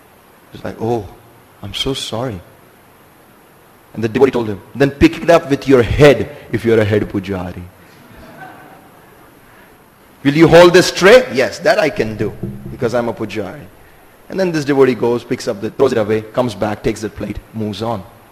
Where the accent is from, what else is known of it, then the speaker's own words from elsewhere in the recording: Mumbai, Maharashtra, India; born there; I was born in Mumbai.